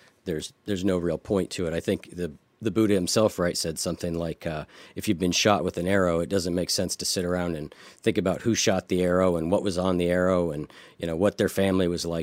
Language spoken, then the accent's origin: English; Columbus, Ohio, United States; We're from Columbus, Ohio.